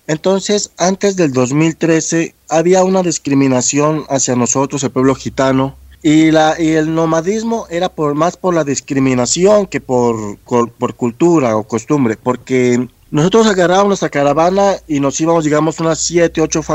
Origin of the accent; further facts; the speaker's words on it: Pasto, Nariño, Colombia; Siendo nosotros los pastusos de nacimiento, de toda la vida, mi abuelo, mi abuela eran de aquí de Pasto, mi padre, mis hijos, todos.